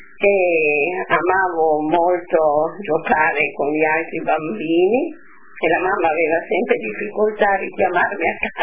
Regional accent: Rijeka, Primorje-Gorski Kotar County, Croatia; born there; Sono nata a Fiume il 27 marzo del 1931, da papà Pasquale e mamma Nella.

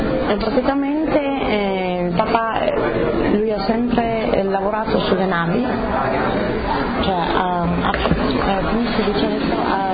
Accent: Erto, Friuli-Venezia Giulia, Italy; io come sono di Erto

